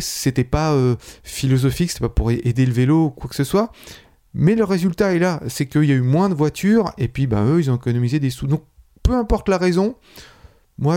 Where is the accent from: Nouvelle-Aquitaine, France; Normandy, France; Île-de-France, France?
Normandy, France; Je viens de la Normandie, mais c'est pas loin.